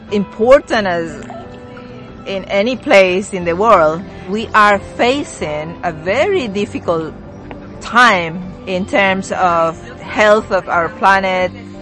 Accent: Bolivia; now in Oman; I am originally from Bolivia, but I am here in Oman working as a professor

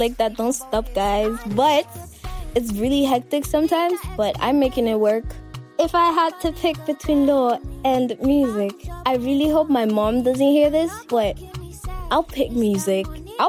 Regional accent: Freetown, Western Area, Sierra Leone; from Sierra Leone, West Africa. I'm 18 years old. I was born in Freetown.

